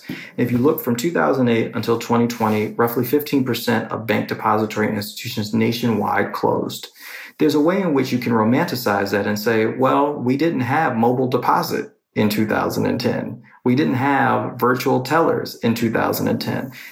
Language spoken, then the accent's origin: English; New York City, New York, United States; now in Washington, United States; Well, I'm from New York City, and I'm living in Washington, D.C.